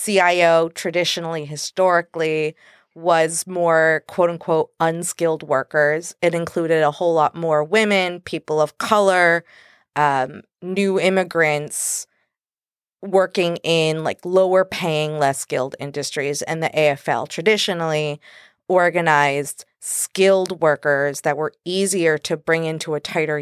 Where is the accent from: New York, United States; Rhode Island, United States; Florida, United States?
Rhode Island, United States; North Kingstown; also born or lived in Warwick; I've lived in the state most of my conscious life. I'm from North Kingstown and Warwick. I claim them both, I guess.